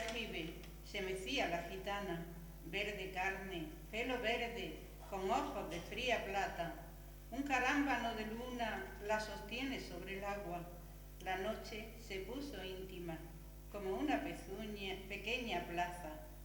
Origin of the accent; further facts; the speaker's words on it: Andalusia, Spain; la copla, que es una cosa muy nuestra y como andaluces, pues nos gusta.